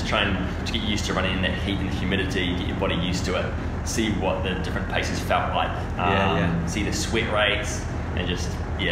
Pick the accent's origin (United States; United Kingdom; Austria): United Kingdom; Liverpool, North West England; now in New Zealand; A few of my British mates at school growing up, obviously we're from Liverpool, so I just gravitated towards that.